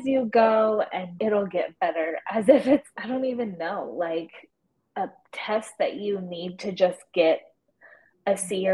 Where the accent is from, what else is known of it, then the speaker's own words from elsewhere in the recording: California, United States; I grew up near Camp Pendleton.